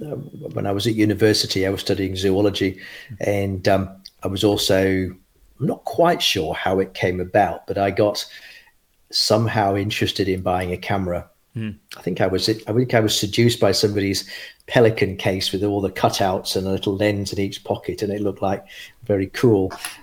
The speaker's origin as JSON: {"language": "English", "town": "Manchester", "region": "North West England", "country": "United Kingdom", "tie": "born or raised there", "moved": "yes", "lives_now": "Australia", "said": "I've been here 35 years now, so pretty much. Well, I'm an Australian resident, so I get back probably once or twice a year."}